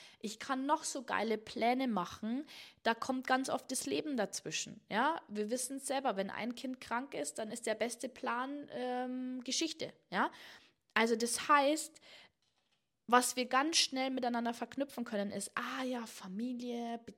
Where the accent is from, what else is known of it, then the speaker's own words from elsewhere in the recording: Bavaria, Germany; wie man bei uns in Niederbayern sagt